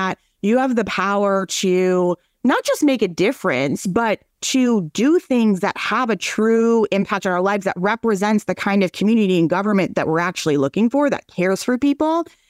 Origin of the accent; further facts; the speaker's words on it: Minnesota, United States; They really took what I would say, and I'm from Minnesota, like a very pragmatic approach